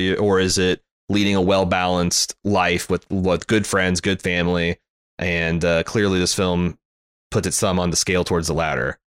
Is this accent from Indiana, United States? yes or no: yes; Indiana, United States; I grew up in Indiana during the heyday of Bobby Knight, and everybody worshiped him